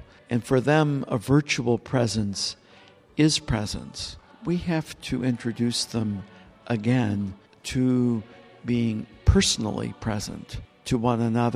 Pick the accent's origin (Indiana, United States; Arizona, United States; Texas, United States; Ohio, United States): Indiana, United States; Well, when I was a young person growing up in the Middle West in Indiana